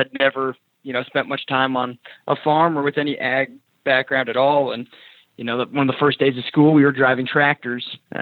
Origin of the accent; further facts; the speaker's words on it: Bend, Oregon, United States; I grew up in Bend, Oregon. So it's a town of about 100,000 people, Central Oregon. If you're looking at a map of the state, it'll say Oregon across the state. I'm from in between the R and the E.